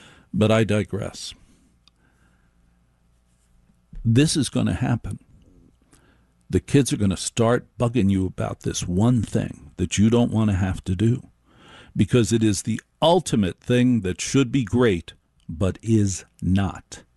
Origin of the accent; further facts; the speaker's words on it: Maplewood, New Jersey, United States; I grew up in the suburbs. I grew up in Maplewood, New Jersey.